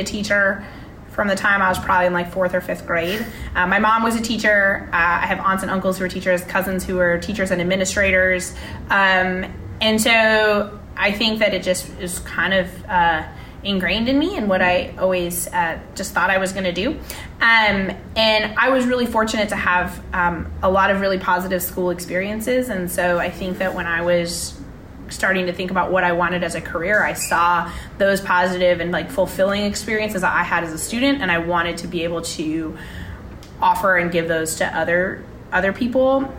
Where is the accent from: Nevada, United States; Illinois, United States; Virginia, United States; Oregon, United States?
Oregon, United States; Eugene; I did know about Benson, but I grew up down in Eugene